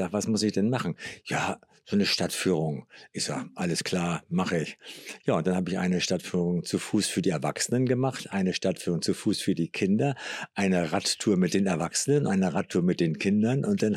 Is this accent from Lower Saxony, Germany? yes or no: yes; Oldenburg, Lower Saxony, Germany; mit denen hier meine Heimat zu zeigen, weil ich ja echter Oldenburger bin.